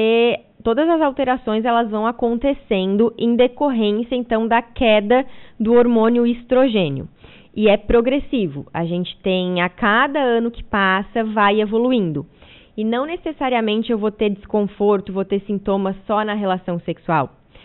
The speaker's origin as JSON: {"language": "Portuguese", "town": "Orleans", "region": "Santa Catarina", "country": "Brazil", "tie": "born or raised there", "also_born_or_lived": "Criciúma", "lives_now": "Urussanga, Brazil", "said": "natural, posso dizer que eu sou de Orleans. Porque o hospital de Criciúma foi só o lugar onde eu nasci, mas meus pais moravam mesmo em Orleans e hoje moram em Uruçanga."}